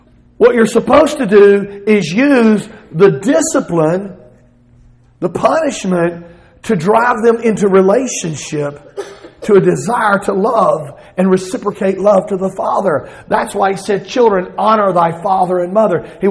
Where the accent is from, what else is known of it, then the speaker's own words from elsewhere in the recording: the South, United States; accent: southern; I say that with my southern accent.